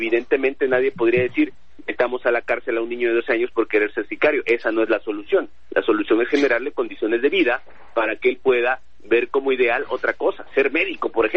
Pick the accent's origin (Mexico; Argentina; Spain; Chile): Mexico; Minatitlán, Veracruz; Yo soy de Minatitlán, Veracruz.